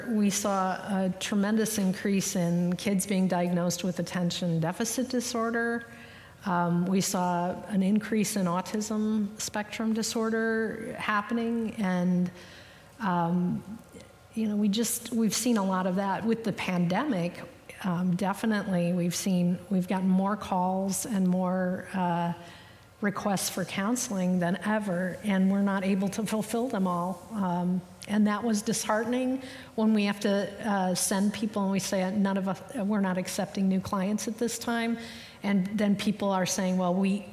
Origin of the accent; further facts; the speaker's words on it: Wauwatosa, Wisconsin, United States; So I grew up in Wisconsin, a small community outside of Milwaukee called Wauwatosa.